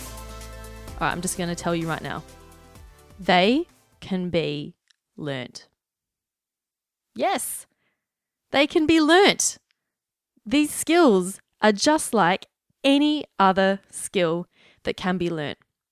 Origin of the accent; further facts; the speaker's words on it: Melbourne, Victoria, Australia; I'm from Melbourne, Australia, which is officially one of the world's most livable cities